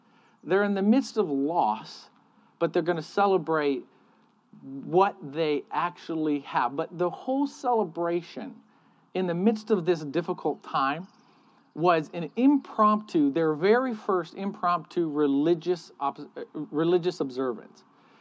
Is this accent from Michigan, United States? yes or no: yes; Michigan, United States; I don't know about you, but growing up in Michigan, it was watching the Lions lose every single Thanksgiving, right?